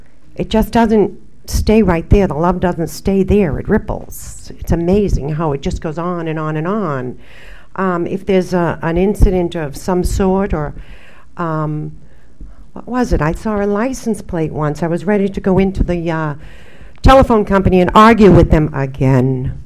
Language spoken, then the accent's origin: English; East Coast, United States; now in California, United States; I'm from the East Coast, so you see I'm in California for a reason.